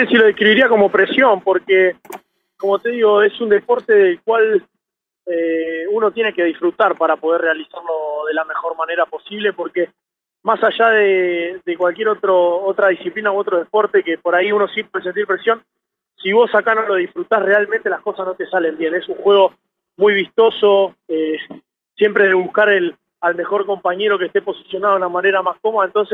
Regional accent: Trelew, Chubut, Argentina; Yo soy de Trelew, en Trelew iba al colegio Padre Juan Mucio

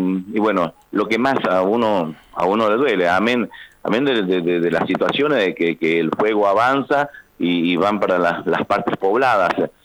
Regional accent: Orán, Salta, Argentina; nosotros somos departamento de Orán, sí, estamos justo acá en la frontera con Bermejo, Bolivia

